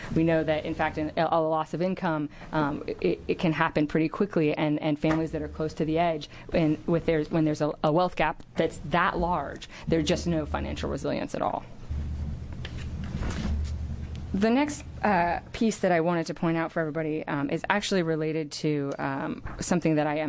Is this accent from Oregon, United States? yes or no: yes; Ashland, Oregon, United States; now in Portland, United States; I grew up in Southern Oregon and Ashland, and I now live in Portland, so I know just how tempting it can be to look at state-level data.